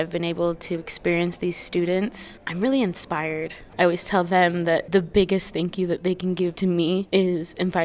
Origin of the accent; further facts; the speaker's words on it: United States; I'm an American, but I'm also Latina.